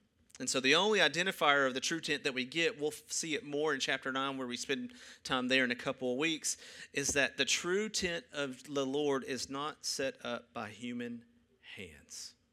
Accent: Tennessee, United States; Maybe it's a state. I'm from Tennessee. I love that state.

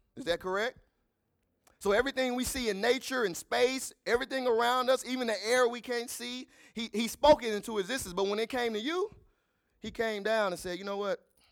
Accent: Pittsburgh, Texas, United States; I grew up in Pittsburgh, Texas, man, country town, no resource. Anybody know what Pittsburgh, Texas is?

